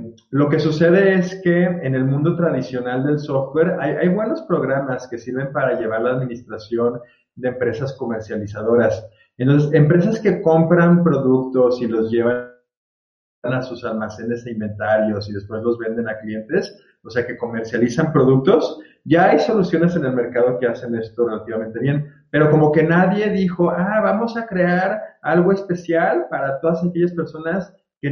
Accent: Guadalajara, Jalisco, Mexico; also born or lived in United States; Sí, yo soy aquí de Guadalajara, toda la vida de Guadalajara, aunque hice la carrera en Estados Unidos y trabajé por allá un par de años. Después de 6 años de estar allá, me regresé otra vez a Guadalajara y ya llevo aquí más de 10 años.

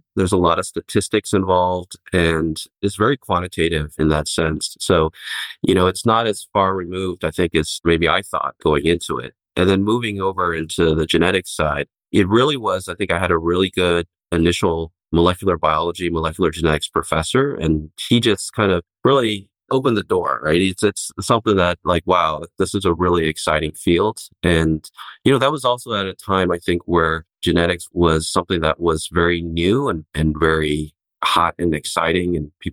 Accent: Ohio, United States; So first of all, I grew up in Ohio, right? So in kind of heart of the Midwest, my father's Chinese heritage and my mother's Korean.

